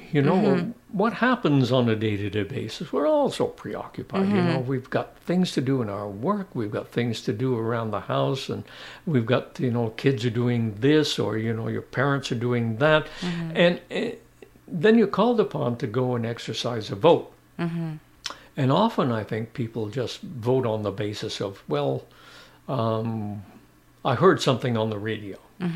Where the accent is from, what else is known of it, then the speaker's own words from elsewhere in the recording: Quebec, Canada; I'm a Canadian. And where do you live? I live in Quebec. I'm a Quebecer too. I'm a Canadian and I'm a Quebecois. And I'm proud to be. And I'm a townshiper.